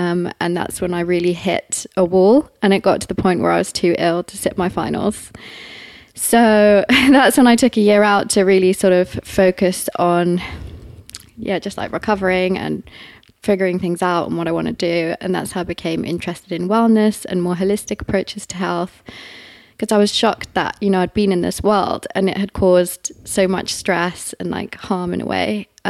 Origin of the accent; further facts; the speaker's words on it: Highgate, London, United Kingdom; Yep, so I'm based in Chelsea. I've been around West London for a while. But I grew up in Highgate.